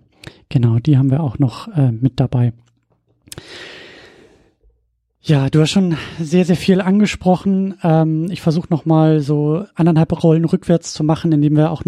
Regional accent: Schleswig-Holstein, Germany; Nordfriesland angesiedelt ist, und deswegen bin ich bei den Hörbüchern auch immer sehr aufmerksam geworden, weil das meine Heimatregion ist.

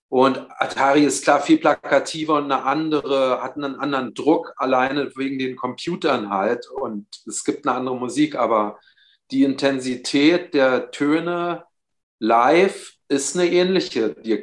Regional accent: Berlin, Germany; ich bin im Norden von West-Berlin aufgewachsen, in Frohnau, so einem relativ harmlosen Ort so. Und witzig an meiner Straße ist, dass halt … wir praktisch alle in einer Straße gewohnt haben

